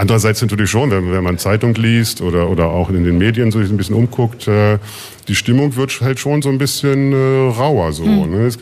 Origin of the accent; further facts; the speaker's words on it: Hanover, Lower Saxony, Germany; now in Warsaw, Poland; Also ich bin kein Berliner, ich bin Hannoveraner.